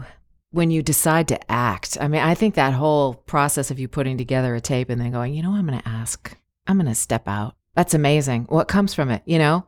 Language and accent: English; Goleta, California, United States; now in Los Angeles, United States; I grew up in Goleta and came here to LA to go to acting school at USC